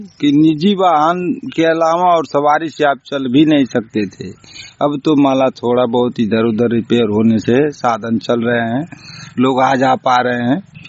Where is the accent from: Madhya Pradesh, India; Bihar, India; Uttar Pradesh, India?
Uttar Pradesh, India; Damodarpur; दामोदरपुर का रहने वाला हूँ।